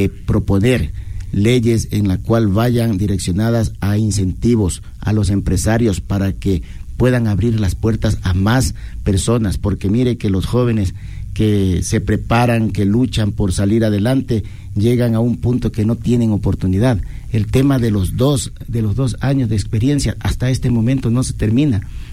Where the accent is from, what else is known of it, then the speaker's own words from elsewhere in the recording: Ventanas, Los Ríos, Ecuador; Yo soy de la provincia de Los Ríos, sí, de Ventanas, de un pueblo que se llama Chacarita. Hermoso pueblo, sí.